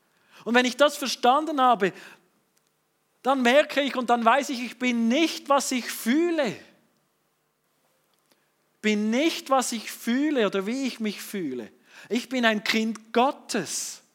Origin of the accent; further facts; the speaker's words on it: Fribourg, Switzerland; accent: Swiss German; Und ich, aufgewachsen im Kanton Freiburg, bei der Josche Seesler. Ja, und dann orientiert in den Kanton Bern und ich wünsche mir bis heute, ich hätte so ein perfektes Berndeutsch.